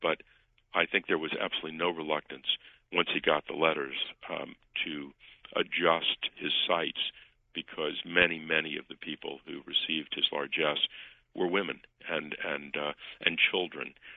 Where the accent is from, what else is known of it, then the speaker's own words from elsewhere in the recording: Canton, United States; Canton will forever be my hometown, and I have just profound affection for it. And I thought I knew it. I'm a fourth-generation Cantonian.